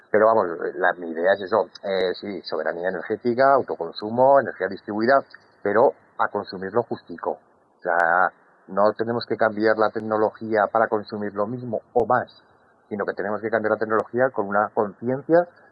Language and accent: Spanish; Alcorisa, Aragon, Spain; Yo soy de Alcoriza, Teruel, del Bajo Aragón.